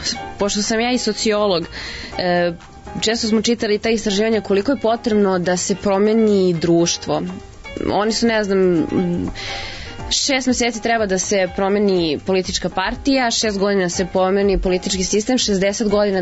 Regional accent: Serbia

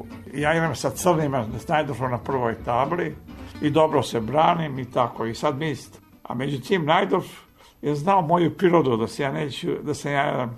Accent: Belgrade, Serbia; born there; ja sam i sam rođen u Beogradu.

